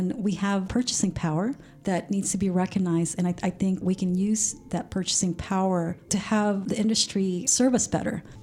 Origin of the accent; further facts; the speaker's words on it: California, United States; now in Sacramento, United States; I came from the Bay Area, and I'm sure if I started this technology company, it would be a different story in the Bay Area.